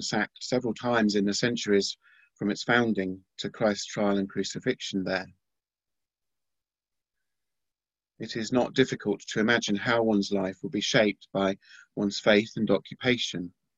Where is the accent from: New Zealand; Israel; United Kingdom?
United Kingdom; Reading, South East England; now in London, United Kingdom; Now, I grew up in Reading, and when I left there to come to London, it was not very far.